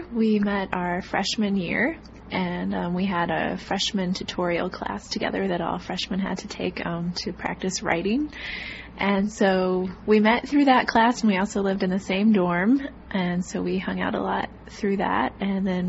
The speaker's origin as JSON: {"language": "English", "region": "Midwest", "country": "United States", "said": "I'm from the Midwest, and I went to school in a town of 9,000"}